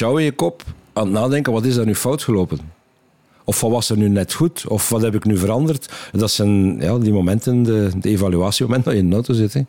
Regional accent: West Flanders, Belgium; Bijvoorbeeld in West-Vlaanderen is dat, de provincie waar ik vandaan kom, is dat echt heel... heel erg aanwezig.

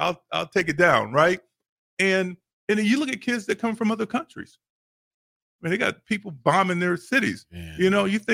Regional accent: Midwest, United States; You know, I grew up in the Midwest

